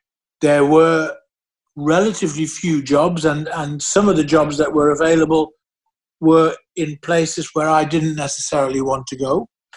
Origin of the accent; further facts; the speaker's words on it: Netherlands; growing up in the Netherlands and leaving it